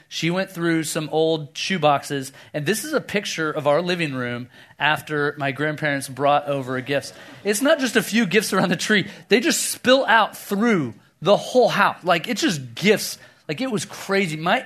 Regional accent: Oklahoma, United States; I grew up in Oklahoma. I have a sister, and that's it.

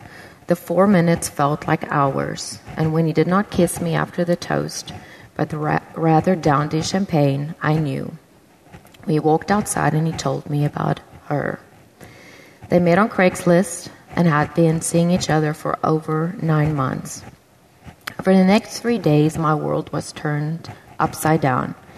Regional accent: South Africa; born there

